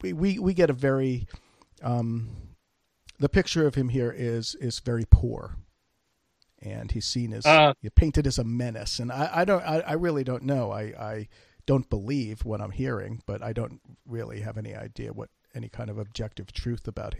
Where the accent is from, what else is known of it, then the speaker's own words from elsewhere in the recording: United States; I am an American man here in California.